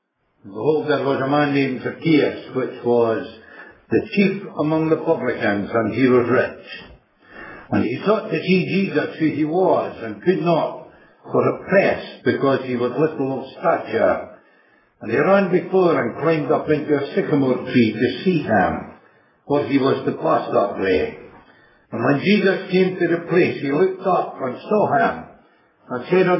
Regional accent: Leinster, Ireland; When I grew up in County Meath

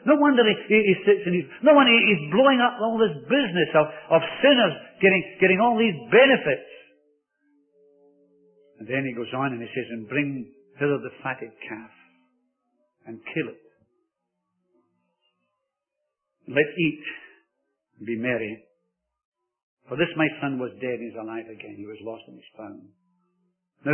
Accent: Glasgow, Scotland, United Kingdom; I was brought up in Glasgow. In Scotland, of course, you wouldn't have known that, would you? But I was brought up in Scotland

